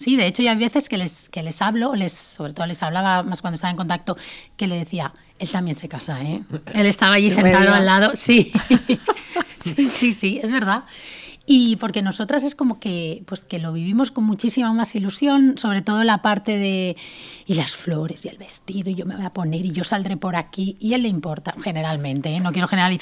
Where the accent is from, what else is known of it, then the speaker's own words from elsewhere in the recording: Valencian Community, Spain; que somos muy valencianos en eso